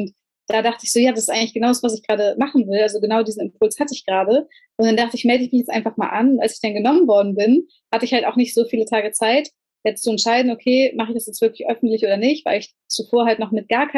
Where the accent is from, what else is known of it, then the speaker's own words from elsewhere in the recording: Hamburg, Germany; ich komme aus Hamburg und bin aber ursprünglich an der Küste geboren.